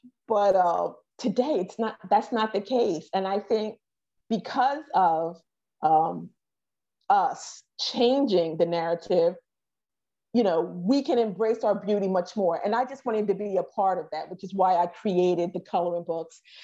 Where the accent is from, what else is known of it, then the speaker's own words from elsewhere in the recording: United States; when I was younger, as a young Black girl, growing up in the States in the 70s and in the 80s